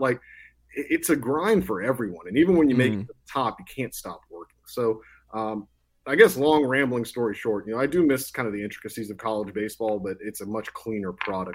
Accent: Baton Rouge, Louisiana, United States; I went to LSU. I'm from Baton Rouge.

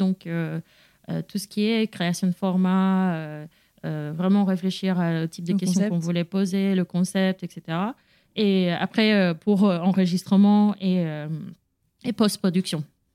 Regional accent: United States; je les connais parce que je suis américaine dans tous les cas

